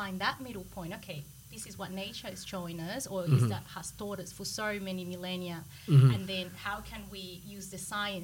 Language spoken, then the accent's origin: English; Colombia; And so as I grew up in Colombia, it's a very Catholic country, so it was all about the religion.